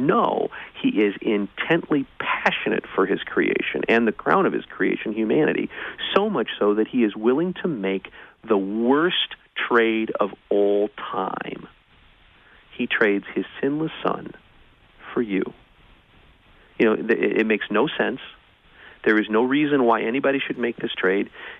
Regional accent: Edwardsville, Illinois, United States; I grew up in Edwardsville, Illinois, so I'm a city kid. Okay, I got my milk from the store

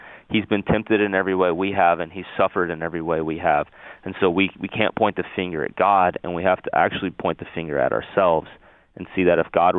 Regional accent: Tennessee, United States; Like when I was growing up in Tennessee, like I said, I didn't know anyone that wasn't Christian.

